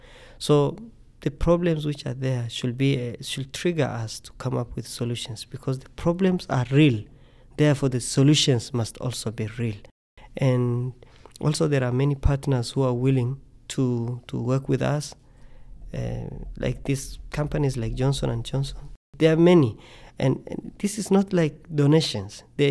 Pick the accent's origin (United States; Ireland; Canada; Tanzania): Tanzania; I'm glad that I grew up in Tanzania